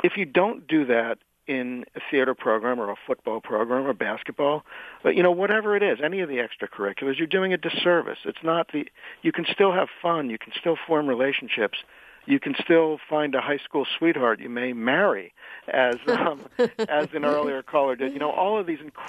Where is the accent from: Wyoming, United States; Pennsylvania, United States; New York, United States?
Pennsylvania, United States; Levittown; I grew up in Levittown when the steel mill was employing 10,000 people and all kinds of other industrial giants were going, and times were good.